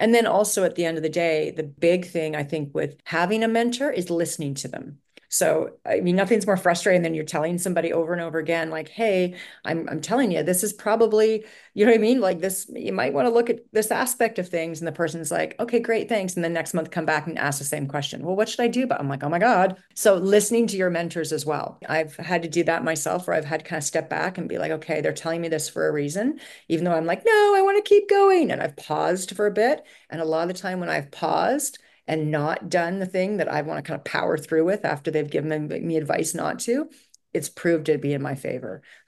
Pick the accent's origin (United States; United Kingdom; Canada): Canada; We need, as Canadians, to be like, if there is a Canadian option, I'm buying Canadian.